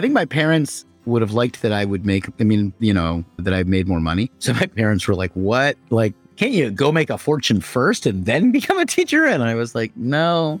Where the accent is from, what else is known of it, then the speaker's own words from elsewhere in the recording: Philadelphia, Pennsylvania, United States; I'm from Philly. Like, you know, I grew up around Philly. Like, you know, I went to school in Philly.